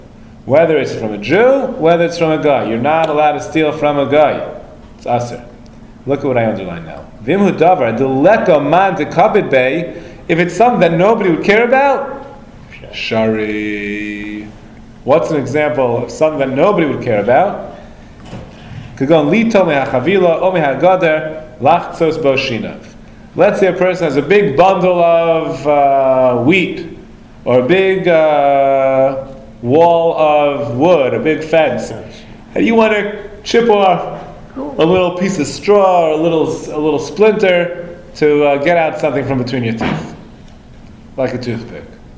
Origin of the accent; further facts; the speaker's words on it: Brooklyn, New York, United States; I remember when I grew up on Avenue J in Flatbush